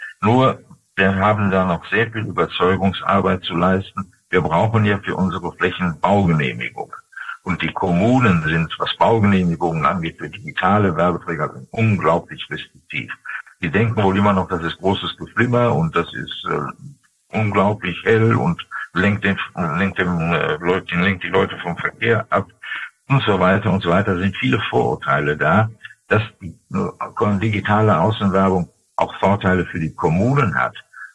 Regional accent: Dortmund, North Rhine-Westphalia, Germany; zum Beispiel in meiner Heimatstadt Dortmund nur in Fußgängerbezirken

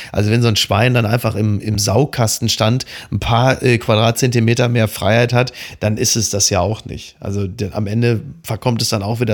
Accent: Castrop-Rauxel, North Rhine-Westphalia, Germany; ich komme aus Castrop-Rauxel, die ganze Stadt ist voller Geissens, nur mit weniger Geld.

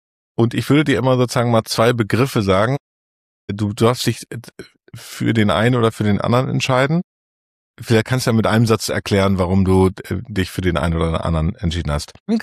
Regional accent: Hamburg, Germany; Als Hamburger muss ich diese Frage stellen

